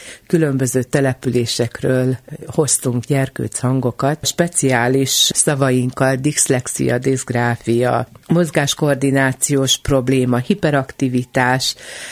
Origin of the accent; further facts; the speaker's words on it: Kisterenye, Nógrád, Hungary; Én Kisterenyén nőttem föl, bár ez most már Bátonyterenyének az egyik városrésze, akkor még nagy község volt, mikor én voltam gyerkőc